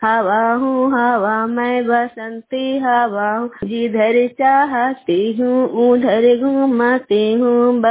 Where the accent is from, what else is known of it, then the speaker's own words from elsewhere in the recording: Bihar, India; मैं चिरसिवा पंचायत के रहने वाली हूँ और नालंदा जिला का रहने वाली हूँ।